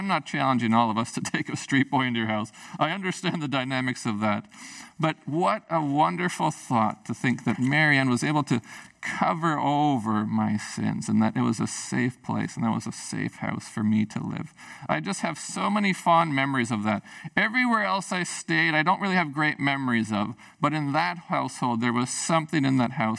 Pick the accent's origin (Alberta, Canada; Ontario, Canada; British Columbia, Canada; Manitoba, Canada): British Columbia, Canada; Prince Rupert; So when I grew up in Prince Rupert as a young person